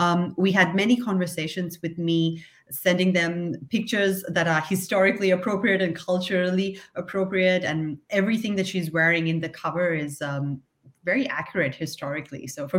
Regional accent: Sri Lanka; I grew up in Sri Lanka, which is quite a patriarchal society.

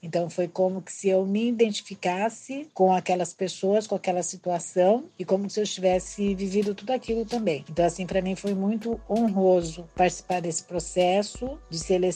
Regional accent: Campinas, São Paulo, Brazil; Eu vim de uma periferia de Campinas, sou uma mulher negra

